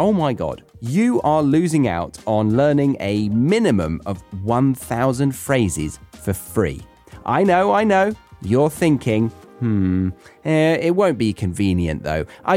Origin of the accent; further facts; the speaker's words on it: United Kingdom; But hey, that is kind of a stereotype of being British, right? Complaining and never being overly satisfied with life.